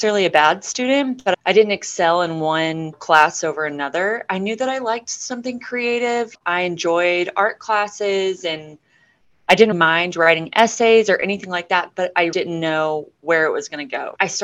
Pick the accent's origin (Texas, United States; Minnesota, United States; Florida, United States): Texas, United States; Midland; I grew up out here in Midland, which is an oil and gas town. It's a mix between a big city, but still has that small town feel where everybody knows each other.